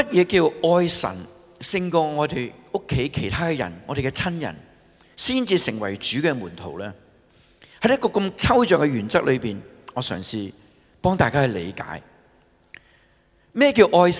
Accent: China; 我哋中国人信耶稣

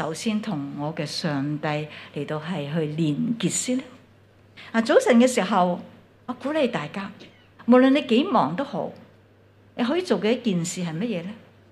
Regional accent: China; 就好像我们中国人的说话，就什么摸着石头过河

